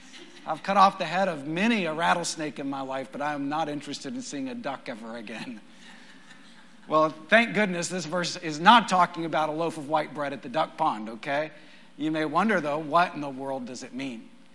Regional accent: Texas, United States; When I was a child growing up in West Texas, we didn't have any lakes for 3 hours around.

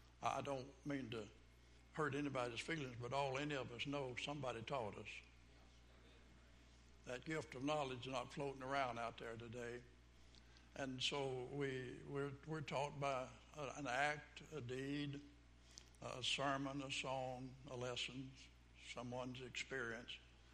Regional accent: Arkansas, United States; born there; I was born back in Arkansas. I need to announce that.

